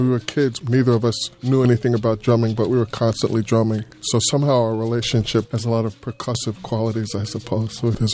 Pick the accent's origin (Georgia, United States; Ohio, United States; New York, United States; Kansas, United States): New York, United States; Brooklyn; born there; No, I'm not. I was born in Brooklyn, New York.